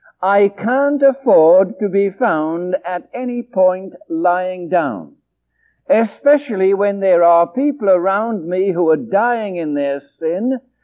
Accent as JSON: {"language": "English", "region": "England", "country": "United Kingdom", "moved": "yes", "said": "you wouldn't know I come from England because I don't have an accent anymore"}